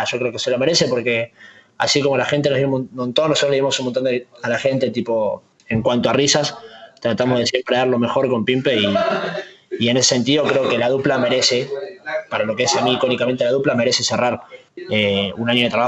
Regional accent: Avellaneda, Buenos Aires Province, Argentina; Yo vengo de Avellaneda y a mí tengo mucho sentido de pertenencia por mi barrio, por Avellaneda. Me siento muy parte de mi barrio.

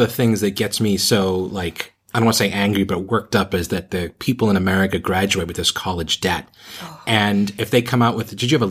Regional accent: New England, United States; I'm from New England, so I'm used to all these tiny little liberal arts colleges

